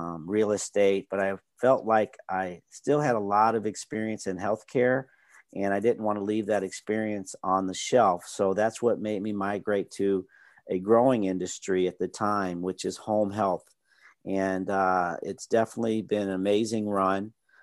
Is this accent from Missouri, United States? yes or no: yes; St. Louis, Missouri, United States; Well, it all starts with a starting place. I'm from St. Louis, Missouri.